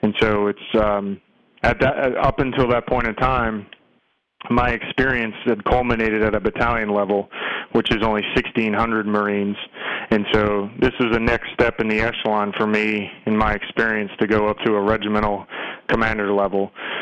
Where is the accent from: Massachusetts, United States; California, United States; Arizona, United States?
Massachusetts, United States; when I was raised in Massachusetts. My grandparents were French Canadians from Quebec